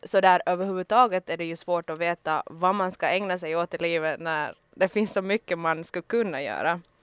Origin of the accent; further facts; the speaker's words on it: Ostrobothnia, Finland; now in Helsinki, Finland; vi har ju båda två flyttat hit till Helsingfors från Österbotten